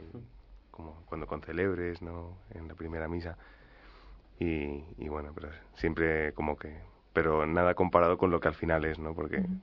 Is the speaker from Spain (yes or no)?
yes; Móstoles, Community of Madrid, Spain; yo tengo 25 años, soy de Móstoles. Y tengo dos hermanos que son mayores que yo.